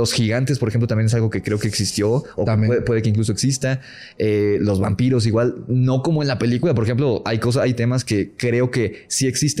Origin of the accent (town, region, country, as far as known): Mexico City, Mexico